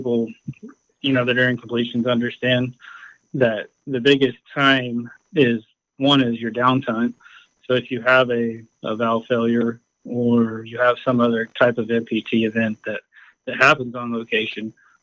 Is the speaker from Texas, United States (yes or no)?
yes; Perryton, Texas, United States; So, born and raised in Perryton, Texas.